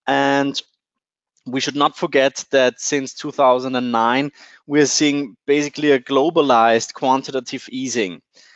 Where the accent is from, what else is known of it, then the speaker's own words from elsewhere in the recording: Austria; As you know, I'm not only from Austria